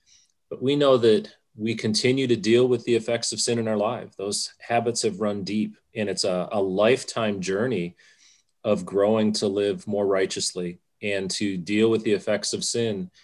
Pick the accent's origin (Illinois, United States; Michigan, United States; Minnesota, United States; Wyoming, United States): Michigan, United States; also born or lived in Wisconsin; And both Amy and I grew up in Michigan. We lived in Wisconsin for 8 years after we were married.